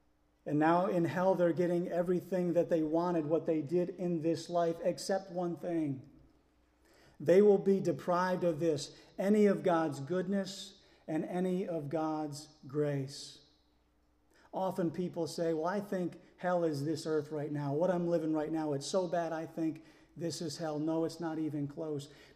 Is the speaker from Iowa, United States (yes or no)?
no; Connecticut, United States; But I came from Connecticut. And in the winters in Connecticut, you know, it snows, but then the blue sky comes out.